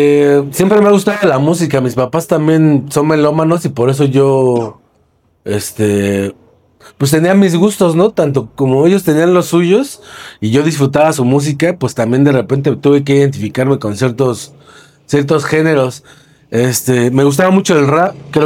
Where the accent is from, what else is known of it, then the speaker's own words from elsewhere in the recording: Cuautitlán Izcalli, State of Mexico, Mexico; Tuvieron que buscar otro lado donde vivir y les ofrecieron casa en Cotitlán Izcalli, que era un municipio pues nuevo.